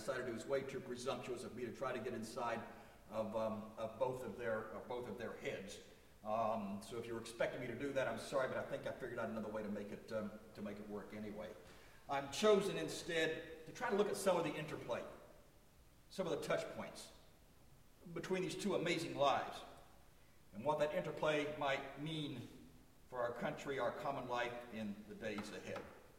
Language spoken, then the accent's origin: English; United States; I've always cherished my citizenship as an American